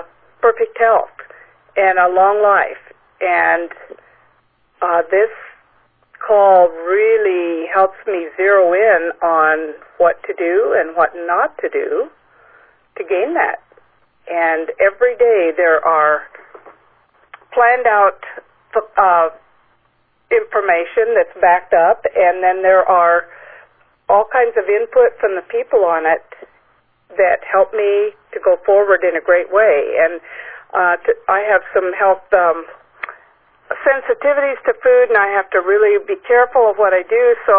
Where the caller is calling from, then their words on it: Wenatchee, Washington, United States; Wenatchee, Washington.